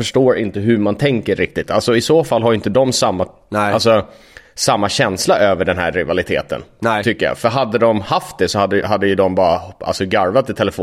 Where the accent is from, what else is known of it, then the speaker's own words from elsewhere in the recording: Stockholm, Stockholm County, Sweden; jag är uppvuxen i Stockholm